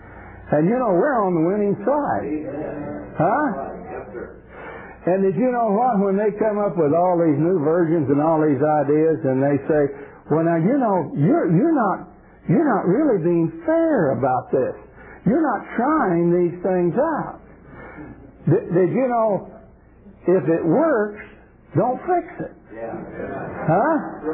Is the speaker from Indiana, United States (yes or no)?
yes; Indiana, United States; Brother and sister, I come from Southern Indiana, we had a sister.